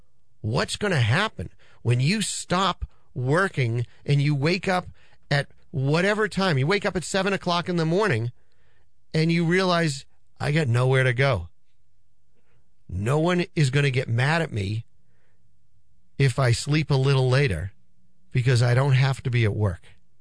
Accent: Peabody, Massachusetts, United States; I am a local guy. I grew up in Peabody, went to Peabody High School, graduated Peabody High School.

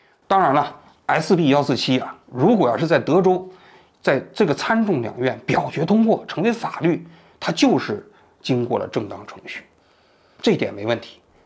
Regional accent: China; 因为你说你持中国护照的人，这个是我的身份，但是这个身份我能自己选择吗？

